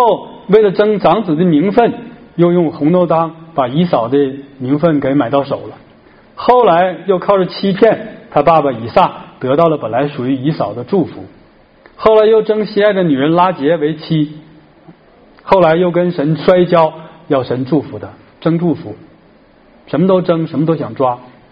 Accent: China; 因为我们中国人的美德其中之一就是谦让，咱们有这个传统

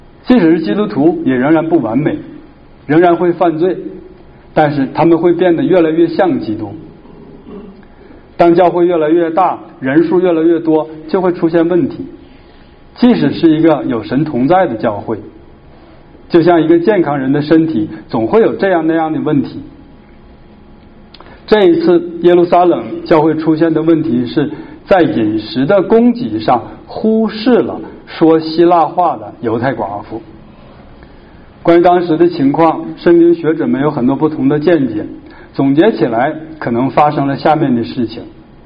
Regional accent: Northeast China, China; 就像我们东北人讲话，那很多时候别人听起来就像吵架一样。

